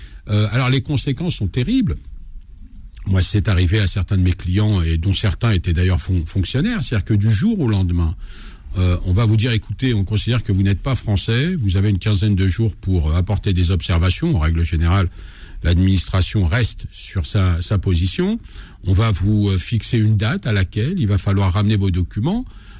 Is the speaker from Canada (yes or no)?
no; France; born there; je suis né à l'étranger, je suis né en France mais de parents étrangers